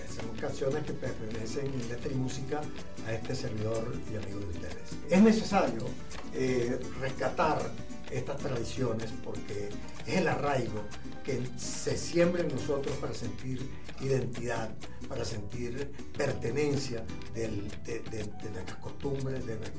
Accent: El Tigre, Anzoátegui, Venezuela; les saluda … Vengo del Tigre, Estado Suárez

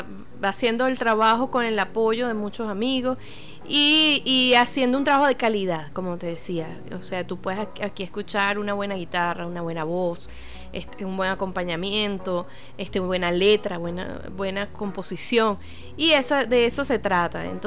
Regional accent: Caracas, Capital District, Venezuela; Yo soy caraqueña y voy a cantarle un joropo.

